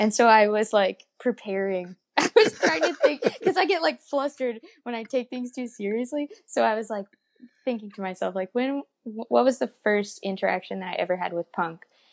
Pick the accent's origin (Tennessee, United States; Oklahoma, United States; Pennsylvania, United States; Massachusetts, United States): Tennessee, United States; Memphis; because of the like way that I grew up in the Memphis scene.